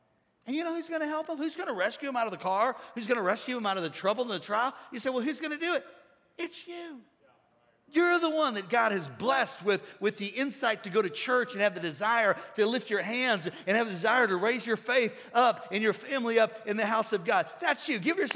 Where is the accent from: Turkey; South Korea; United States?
United States; Missouri; born there; now in Florida, United States; I identify as an American. On my driver's license, it says that I am a resident of Florida. Born in Missouri.